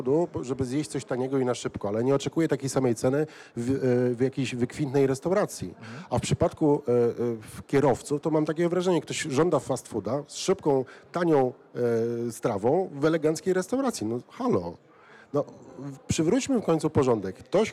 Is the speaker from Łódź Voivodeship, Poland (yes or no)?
yes; Łódź, Łódź Voivodeship, Poland; ja jestem z Łodzi, miasta troszkę mniejszego i bardziej kompaktowego